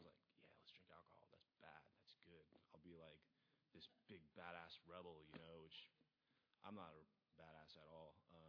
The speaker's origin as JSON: {"language": "English", "town": "Melbourne", "region": "Florida", "country": "United States", "tie": "born or raised there", "also_born_or_lived": "Birmingham, Alabama", "said": "And I was born in Birmingham, Alabama, moved to at a young age over to Melbourne, Florida, and grew up there by the beach, cool little beach town."}